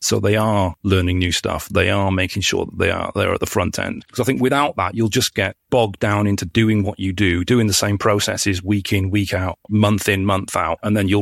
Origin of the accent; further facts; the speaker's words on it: Wales, United Kingdom; because I'm Welsh